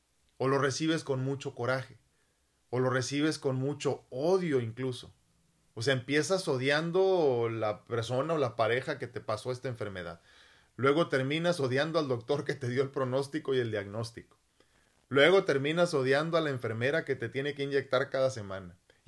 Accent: Mexico; como mexicanos, como latinos en general, vivimos con esta culpabilidad constante

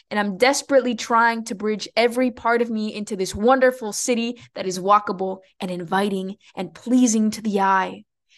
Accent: Mexico; accent: Mexican; Sorry, guys, my Mexican accent is gonna keep coming out in English because I've been speaking a lot of Spanish.

